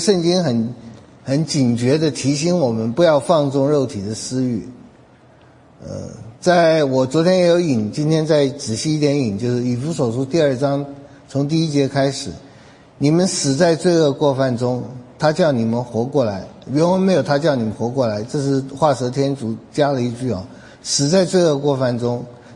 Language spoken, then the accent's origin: Chinese; Taiwan; 我是72岁的，所以我小的时候是很久以前了。我们小的时候在台湾，我没有饿肚子